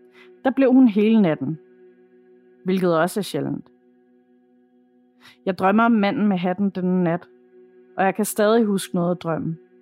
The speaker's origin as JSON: {"language": "Danish", "country": "Thailand", "lives_now": "Denmark", "said": "Jeg er nemlig opvokset med det på grund af min buddhistiske mor. Vi er nemlig fra Thailand"}